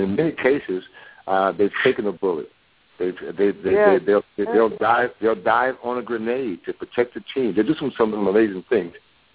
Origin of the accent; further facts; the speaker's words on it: Bronx, New York, United States; I'm from the Bronx, New York, raised up poor mom, 7 kids on welfare.